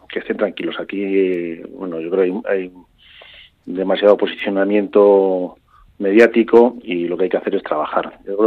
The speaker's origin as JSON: {"language": "Spanish", "region": "Navarre", "country": "Spain", "said": "A mí como navarro no me incomoda."}